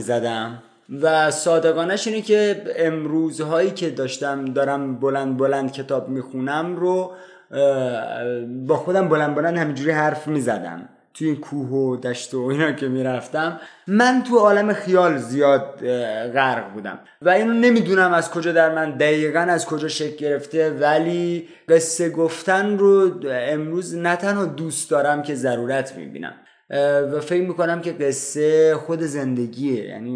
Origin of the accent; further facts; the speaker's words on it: Bandar Abbas, Hormozgan, Iran; من بچه بندر عباسم